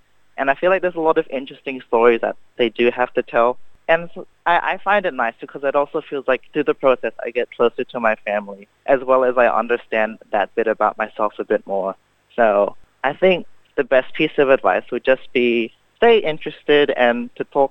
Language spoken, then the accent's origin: English; Australia; born there; Like, I was born in Australia, so there's a lot of things that I feel like I'm like distant with in terms of culture.